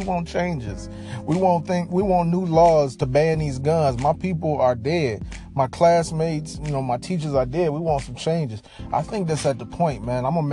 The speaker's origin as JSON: {"language": "English", "town": "Pontiac", "region": "Michigan", "country": "United States", "tie": "born or raised there", "lives_now": "Detroit, United States", "said": "from the company that I have here in Detroit called Push Detroit. And I also have Push Pontiac from my hometown"}